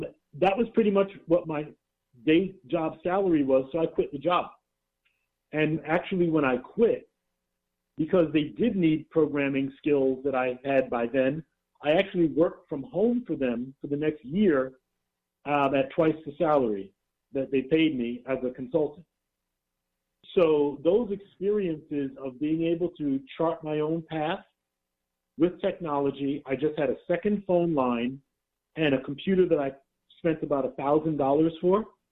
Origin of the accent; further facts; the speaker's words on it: Brooklyn, New York, United States; So my story really starts back in the late 1970s in Brooklyn. I was born and raised in Bed-Stuy